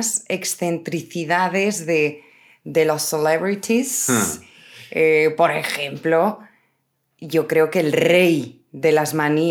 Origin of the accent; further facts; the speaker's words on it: Spain; somos muchos los españoles a los que nos gusta vernos morenos.